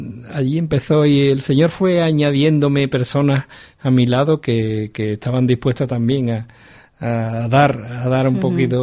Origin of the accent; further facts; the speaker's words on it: Jerez de la Frontera, Andalusia, Spain; born there; now in El Puerto de Santa María, Spain; Y vivo en el puerto de Santa María, nací en Jerez de la Frontera, pero bueno, el Señor me deleitó con una esposa que actualmente es mi esposa, Toñi, que vivo con ella en el puerto de Santa María.